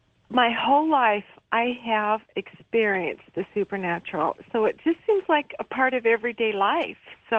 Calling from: Boise, Idaho, United States; I'm from Boise, Idaho.

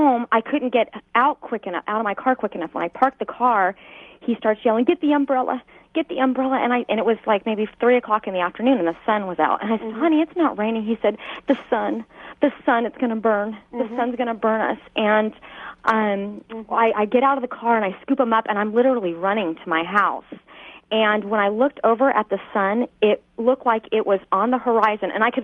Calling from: Huntington Beach, California, United States; I'm calling from Huntington Beach.

